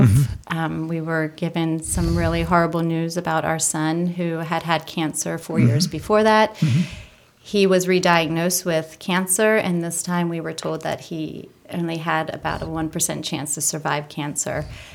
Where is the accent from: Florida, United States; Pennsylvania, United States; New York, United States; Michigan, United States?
Pennsylvania, United States; Lititz; I grew up here in Lititz, Pennsylvania